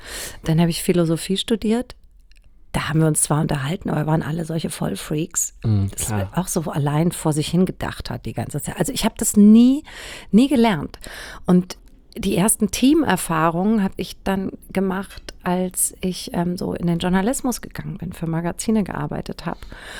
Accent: Bavaria, Germany; Und ich bin in Bayern zur Schule gegangen. Also ich wurde eingeschult 1978 und habe 92 Abitur gemacht.

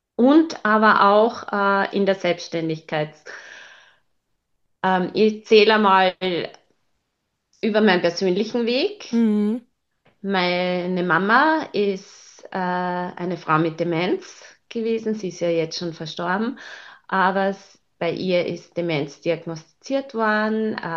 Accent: Styria, Austria; now in Vienna, Austria; Ich lebe in Wien schon 30 Jahre. Das ist quasi mehr als die Hälfte meines Lebens und ich bin ja eigentlich Steirerin

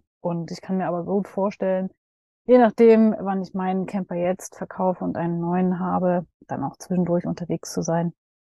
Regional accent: Dresden, Saxony, Germany; Ich habe ab morgen ein WG-Zimmer in meiner Heimat in Dresden.

